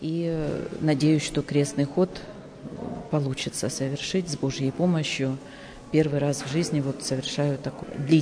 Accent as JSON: {"language": "Russian", "town": "Rostov-on-Don", "region": "Rostov Oblast", "country": "Russia", "said": "Ростов-на-Дону."}